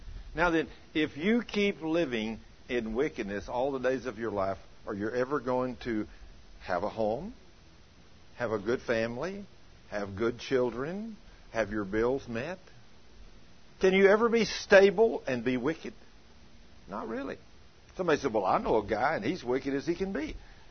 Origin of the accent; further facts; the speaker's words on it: Goldthwaite, Texas, United States; in the country where I was raised in Goldthwaite, there's all kinds of farmers and ranchers and everything. The highways were a little two-lane.